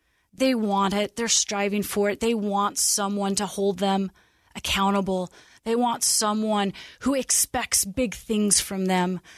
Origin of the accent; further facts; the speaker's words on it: Portland, Oregon, United States; I think of growing up in Portland, Oregon, and the people in the ward and how influential they were.